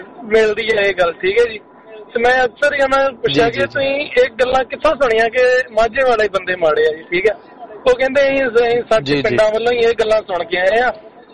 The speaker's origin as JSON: {"language": "Punjabi", "town": "Amritsar", "region": "Punjab", "country": "India", "lives_now": "Brisbane, Australia", "said": "ਮੈਂ ਖੁਦ ਅੰਮ੍ਰਿਤਸਰ ਡਿਸਟ੍ਰਿਕਟ ਤੋਂ ਬਿਲੋਂਗ ਕਰਦਾ ਜੀ"}